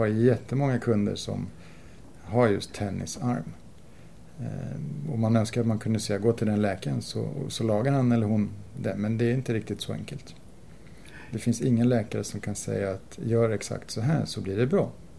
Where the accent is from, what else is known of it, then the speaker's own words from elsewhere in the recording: Älta, Stockholm County, Sweden; now in Tyresö, Sweden; Jag är faktiskt Tyresöbo nu i Fårdala, fast jag är uppvuxen i Älta.